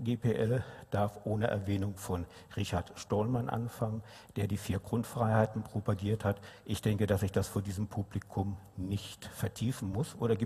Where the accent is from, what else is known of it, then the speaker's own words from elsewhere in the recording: Bielefeld, North Rhine-Westphalia, Germany; Und wie Sie hören, komme ich aus Bielefeld.